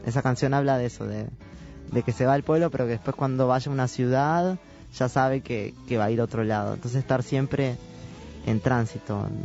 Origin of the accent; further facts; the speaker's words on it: Tacuarembó, Uruguay; now in Montevideo, Uruguay; al menos de donde yo soy, de Tacuarembó, siempre se le dice Mormazo a esta sensación.